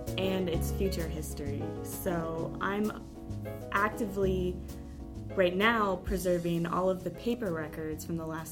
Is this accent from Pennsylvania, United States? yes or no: no; Houston, Texas, United States; Well, I grew up in Texas, Houston specifically, and I went to the University of Texas as my undergraduate and then again as my graduate.